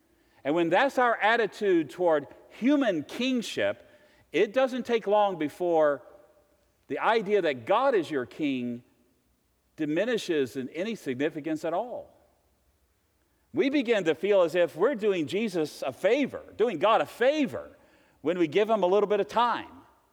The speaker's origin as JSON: {"language": "English", "region": "Virginia", "country": "United States"}